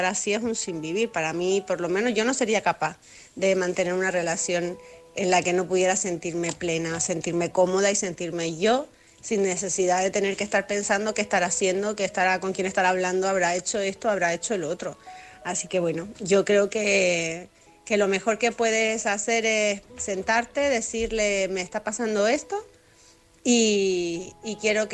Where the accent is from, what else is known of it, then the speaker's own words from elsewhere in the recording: Canary Islands, Spain; de Gran Canaria